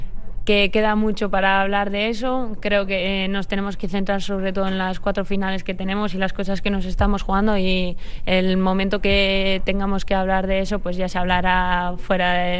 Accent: Busturia, Basque Country, Spain

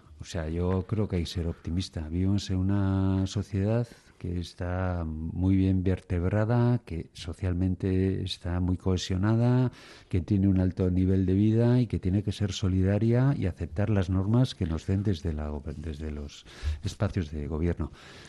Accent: Bilbao, Basque Country, Spain; yo soy de Bilbao.

